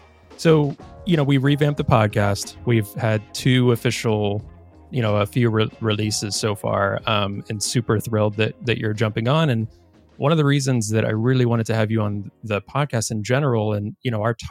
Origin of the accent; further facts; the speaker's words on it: Virginia, United States; I'm from Virginia myself, so similar lineage.